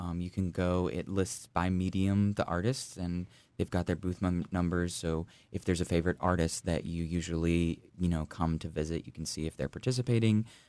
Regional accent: Winchester, Kentucky, United States; It's a gathering place, I think, for Lexington, even since I was a young kid, and I grew up in Winchester, so we would always come over to the Woodland Art Fair.

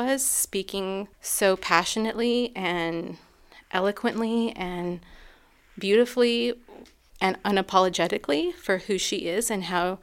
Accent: the South, United States; I'm Mexican American, born in the U.S., and also have some German European roots in me as well. But definitely identify strongly with the Mexican-American roots that are within me. And so feeling especially disconnected from those and my place of birth and where I grew up in the South

